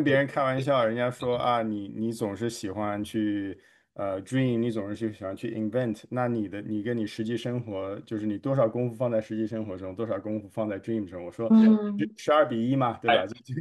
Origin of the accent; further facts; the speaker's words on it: China; 就是我作为中国人，我们都很喜欢这个中国龙。